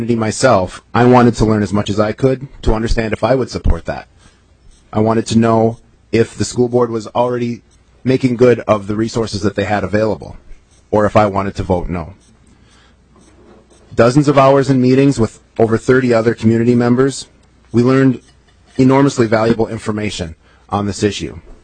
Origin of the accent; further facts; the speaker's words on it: Hawley, Minnesota, United States; now in Anoka, United States; I myself am the product of public education in Minnesota. I grew up in Hawley, Minnesota, with about 52 other students.